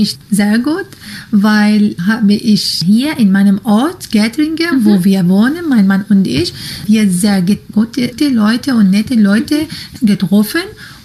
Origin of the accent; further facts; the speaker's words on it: Syria; German is a second language; now in Germany; ich komme aus Syrien. Seit 4 Jahren bin ich in Deutschland.